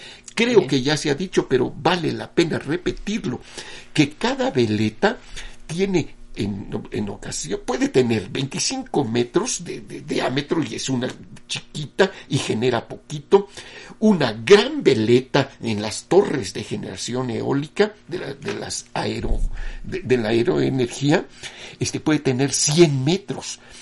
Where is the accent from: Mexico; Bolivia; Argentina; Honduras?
Mexico; es nuestra obligación como mexicanos conocer nuestros ríos, nuestras montañas, nuestros cultivos, nuestro subsuelo